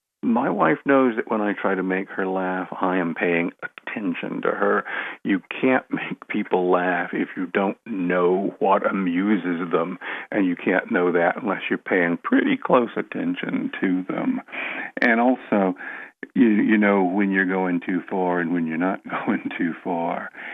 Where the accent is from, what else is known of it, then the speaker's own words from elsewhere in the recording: Southern US, United States; That was part of growing up in the South at that time.